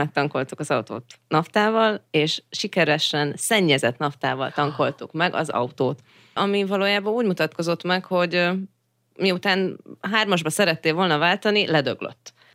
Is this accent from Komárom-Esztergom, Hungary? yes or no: yes; Komárom, Komárom-Esztergom, Hungary; Mivel, hogy mind a hárman komáromiak vagyunk, ezért nekünk az volt a bázisunk, onnét könnyebben indultunk el.